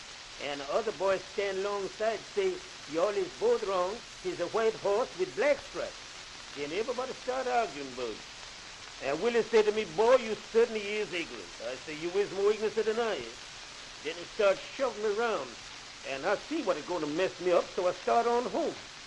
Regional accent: Virginia, United States; Hey, Judge, I come on down here from Fairfax County. I've been working in tobacco fields up yonder.

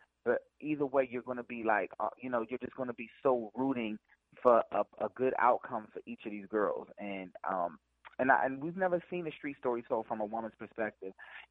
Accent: Philadelphia, Pennsylvania, United States; Because, as I said, I grew up in West Philly, Overbrook, Winfield area.

